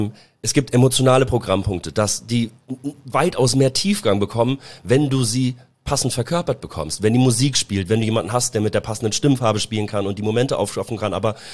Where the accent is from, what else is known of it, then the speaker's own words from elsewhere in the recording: Germany; ich bin ja selber Deutscher.